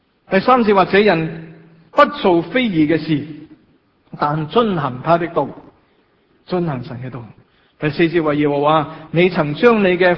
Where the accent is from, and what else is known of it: Hong Kong